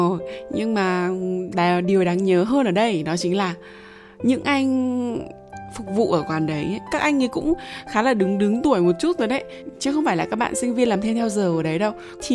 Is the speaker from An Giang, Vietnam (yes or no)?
no; Hải Hậu, Nam Định, Vietnam; quê mình là ở Nam Định, Hải Hậu Nam Định.